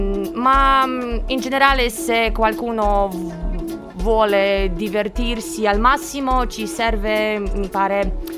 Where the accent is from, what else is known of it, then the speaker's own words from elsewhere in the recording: Belarus; Italian is a second language; now in Cagliari, Italy; Vengo da Bielorussia.